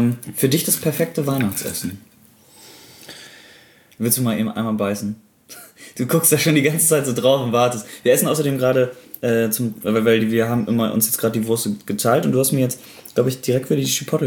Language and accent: German; Bremen, Germany; Bei uns in Bremen gibt es ja den Freimarkt oder auch die Osterwiese.